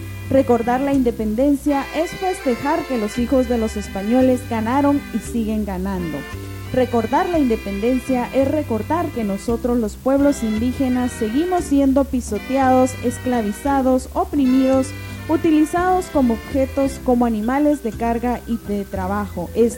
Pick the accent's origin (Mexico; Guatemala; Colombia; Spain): Guatemala; Así que como guatemaltecos, ¿verdad?, tenemos la tarea